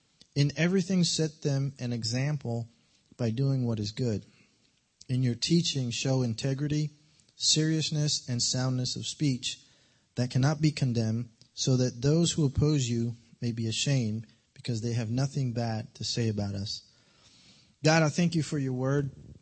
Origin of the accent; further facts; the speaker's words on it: Newark, New Jersey, United States; I grew up in New Jersey, in the projects of Newark, New Jersey.